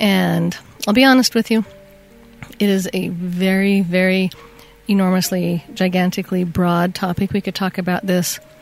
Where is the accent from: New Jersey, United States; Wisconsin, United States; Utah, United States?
Utah, United States; It's my hometown.